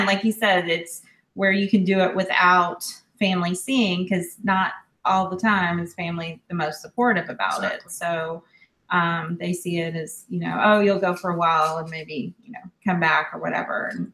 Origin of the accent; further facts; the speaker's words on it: Texas, United States; So, I'm from Texas.